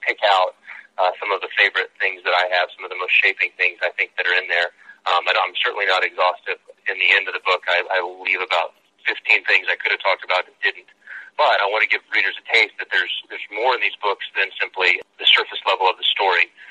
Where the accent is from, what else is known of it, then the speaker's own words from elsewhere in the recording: Texas, United States; I'm originally from West Texas.